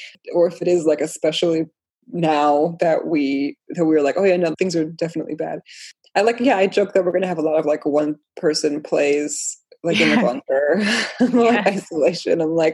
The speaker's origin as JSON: {"language": "English", "country": "Poland", "tie": "born there", "first_language": "Polish", "second_language": "English", "moved": "yes", "said": "I mean, I was born in Poland. So I spoke Polish as my first language."}